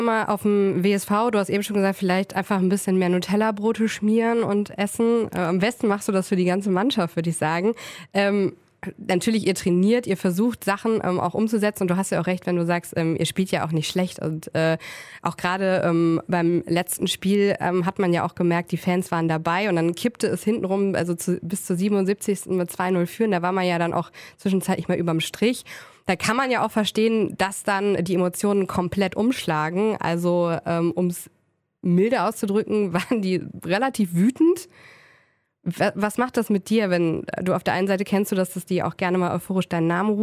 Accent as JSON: {"language": "German", "town": "Cologne", "region": "North Rhine-Westphalia", "country": "Germany", "said": "Von daher würde ich da auch eher als Kölnerin, die Abstiegskampf kennt, eher optimistisch rangehen."}